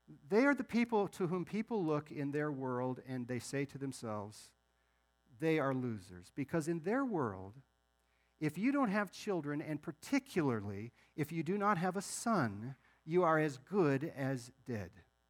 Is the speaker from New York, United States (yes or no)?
no; Nebraska, United States; born there; Now, some of you know that I was born in Nebraska